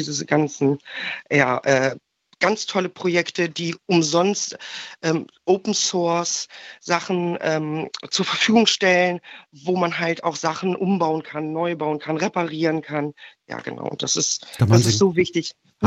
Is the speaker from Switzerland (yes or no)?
no; Ghana; Und ich finde es aber auch immer wieder interessant, gerade bei uns in Ghana, wie die Menschen auch die Maschinen umbauen und umfunktionieren.